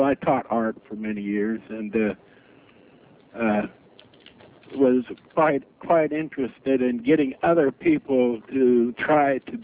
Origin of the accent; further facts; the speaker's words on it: Utah, United States; moved away as an adult; my background is I came from Utah down into California in about 1966 to teach college.